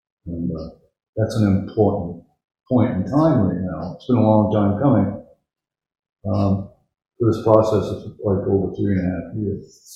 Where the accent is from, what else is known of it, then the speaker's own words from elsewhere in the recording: Belfast, Northern Ireland, United Kingdom; But by growing up in Belfast, you know, I remember when the bypass did come